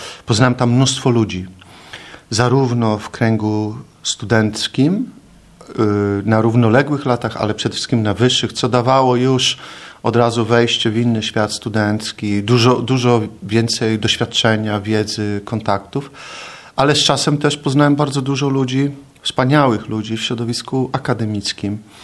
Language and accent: Polish; Pomeranian Voivodeship, Poland; będąc Kaszubą, no, z drugiej strony moja rodzina, rodzina mojej mamy pochodzi z Kociewia. Mieszkam w Bytowie, a więc już na tak zwanych ziemiach odzyskanych